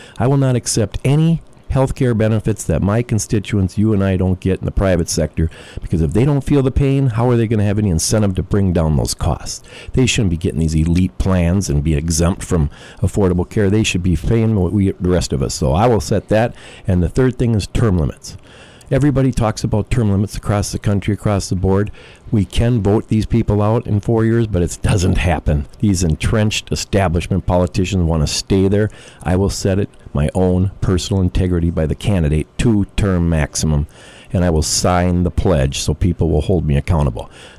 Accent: Richfield, United States; I grew up Democrat in Richfield. We were a very blue town, you know, working class, though, the average working class.

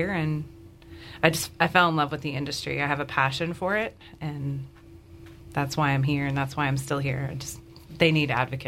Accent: North Carolina, United States; now in Marshalltown, United States; So I'm actually from North Carolina. I just moved to Marshalltown about 2 months ago.

